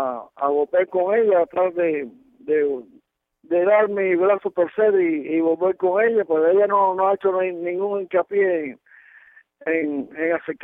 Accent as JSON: {"language": "Spanish", "country": "Cuba", "said": "yo vine de Cuba para que no me voy a nada a nadie"}